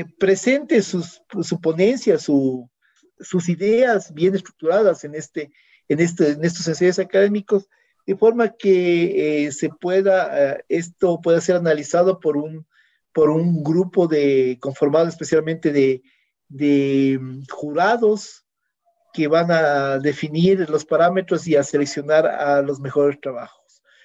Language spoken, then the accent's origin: Spanish; Ecuador; como ecuatoriano para entender la visión del mundo a través de los ojos y del pensamiento de un ecuatoriano